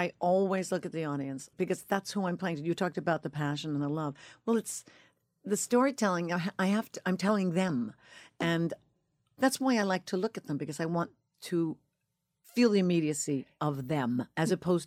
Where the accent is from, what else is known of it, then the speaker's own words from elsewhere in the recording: Northport, New York, United States; I'm from Northport, Long Island. I am.